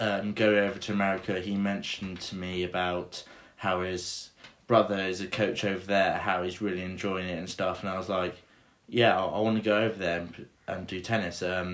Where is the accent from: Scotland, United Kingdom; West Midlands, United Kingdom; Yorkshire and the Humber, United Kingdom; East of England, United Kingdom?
West Midlands, United Kingdom; Worcester; Yeah, so I'm 19 from England, Worcester.